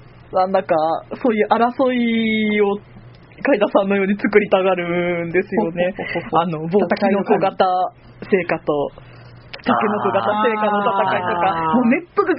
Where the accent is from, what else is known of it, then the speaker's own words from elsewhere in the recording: Hiroshima, Japan; now in Osaka, Japan; 家族がかなり大阪出身の方が人がいるんですけども、私自身は広島生まれの広島育ちなんですよ。